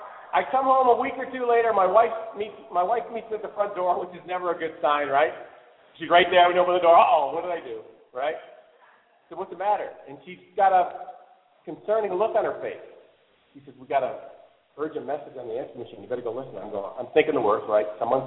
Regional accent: Canada; now in United States; I'm Canadian. I'm a U.S. now because I'm a dual citizen. I had to become a U.S. citizen to take a company public.

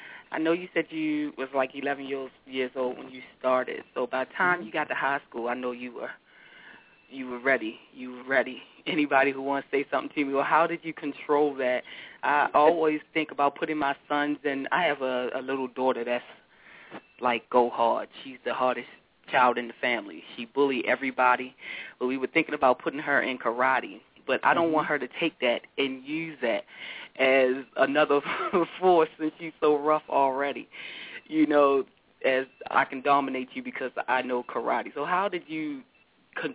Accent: Baltimore, Maryland, United States; I come from Baltimore, and, you know, all you do is

